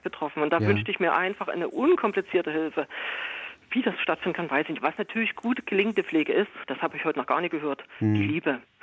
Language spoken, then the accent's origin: German; Dresden, Saxony, Germany; now in Leipzig, Germany; Ich komme aus Dresden, genau.